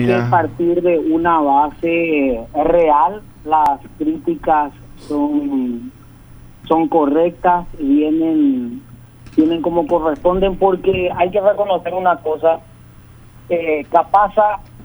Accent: Paraguay; nuestro idioma guaraní, la caña paraguaya es también parte de nuestra esencia como paraguayos.

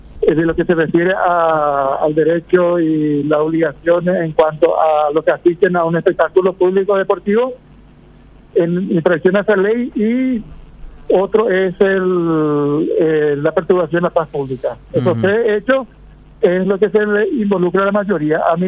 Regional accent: Pedro Juan Caballero, Amambay, Paraguay; Yo soy de Pedro Juan.

